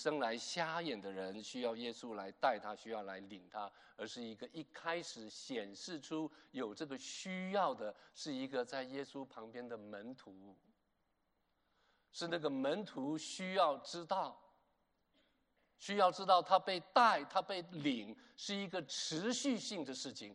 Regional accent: China; 我们中国人

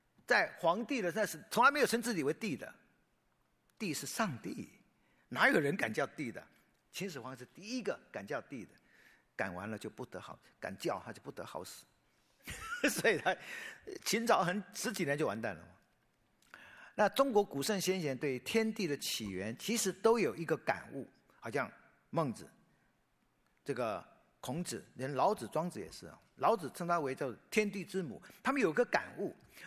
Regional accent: Taiwan; born there; 因为我生在台湾。

